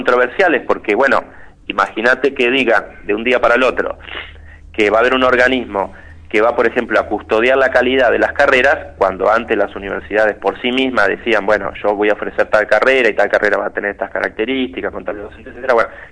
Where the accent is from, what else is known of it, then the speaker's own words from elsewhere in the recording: Viedma, Río Negro, Argentina; yo soy de acá de Río Negro, en realidad soy de Viedma